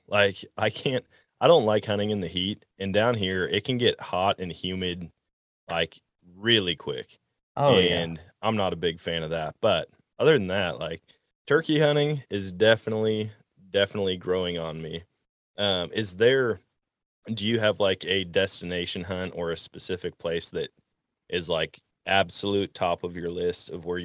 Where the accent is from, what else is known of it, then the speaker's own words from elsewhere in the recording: Wisconsin, United States; I grew up in Wisconsin, and there are so many turkeys in Wisconsin and a lot of them